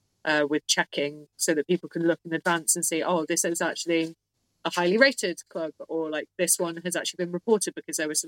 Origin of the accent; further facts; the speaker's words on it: Worcester, West Midlands, United Kingdom; where I grew up in Worcester, which is like countryside